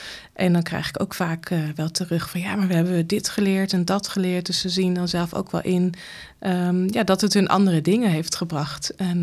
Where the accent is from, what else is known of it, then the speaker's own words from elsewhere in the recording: Friesland, Netherlands; Ik ben opgegroeid in Tarlo. Daar ben ik geboren. Op de boerderij grootgebracht. Ik ben uiteindelijk in Leeuwarden naar school gegaan.